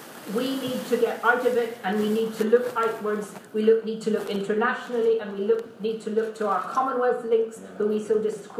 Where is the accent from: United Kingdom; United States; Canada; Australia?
United Kingdom; I love my country. I'm very proud of being British.